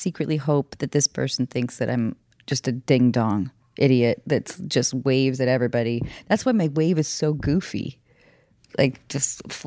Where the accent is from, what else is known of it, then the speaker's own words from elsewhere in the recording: Seattle, Washington, United States; I grew up in Seattle or north of Seattle, I should say. Seattle always sounds way too. Like hip for where I actually grew up.